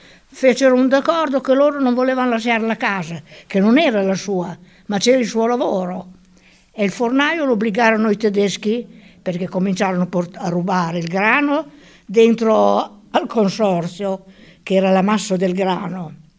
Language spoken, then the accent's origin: Italian; San Lazzaro di Savena, Emilia-Romagna, Italy; also born or lived in Idice; No, sono venuta del 49 a Osano, ma io sono nata a Idice. Però vivevo sempre, ero sempre a San Lazzaro